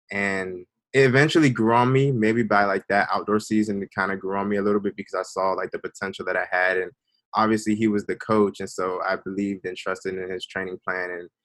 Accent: Maryland, United States; growing up in Prince George's County, a lot of kids are already Black.

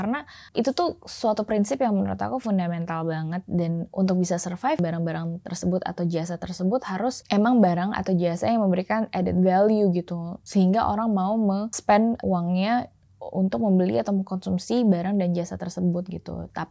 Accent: West Java, Indonesia; tanahnya udah aku beli di Baros deket kampung aku di selatannya Bandung.

